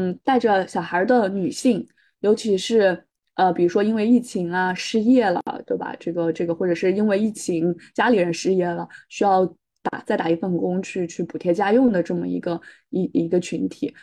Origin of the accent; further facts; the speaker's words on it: China; 我们中国人一直都是可以就是弯道超车